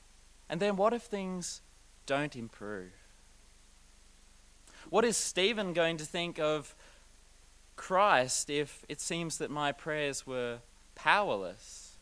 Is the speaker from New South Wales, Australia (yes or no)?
no; Queensland, Australia; I'm from Queensland and I really needed to warm up. In Queensland, we only have one day of winter a year, so for me, this is very unusual.